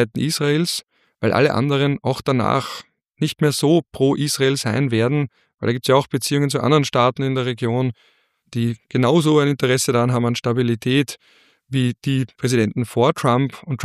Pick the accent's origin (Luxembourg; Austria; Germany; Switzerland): Austria; ja, ihr habt ja leicht reden oder du als Österreicher hast da leicht reden. Du bist da umgeben von freundlichen Ländern.